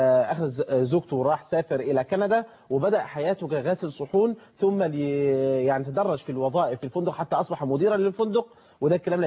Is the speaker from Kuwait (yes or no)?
no; Egypt; accent: Egyptian; بيقولوا بقى في لهجتنا هنا المصريه هنأنتخ